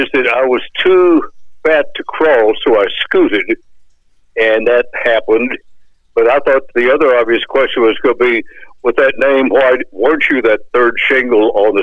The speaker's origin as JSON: {"language": "English", "town": "Stuttgart", "region": "Arkansas", "country": "United States", "tie": "born or raised there", "also_born_or_lived": "Little Rock, United States", "said": "When I was a child, when I was at midterm of my first grade year in school, we moved from Little Rock, Arkansas to Stuttgart, Arkansas."}